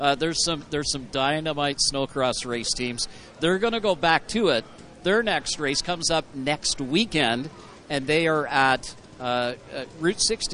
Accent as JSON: {"language": "English", "country": "Canada", "said": "in the winter, of course, we're Canadian up there."}